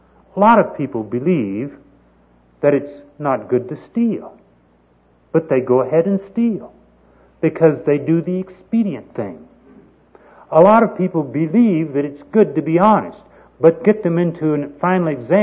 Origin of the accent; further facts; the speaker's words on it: Tyler, Texas, United States; when I was growing up in Tyler, Texas, the only place that I knew of where a person could play pool